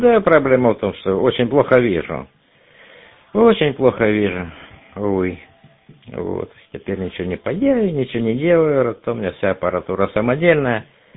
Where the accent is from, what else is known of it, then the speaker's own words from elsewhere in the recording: Krasnodar Krai, Russia; я еще из Краснодарского края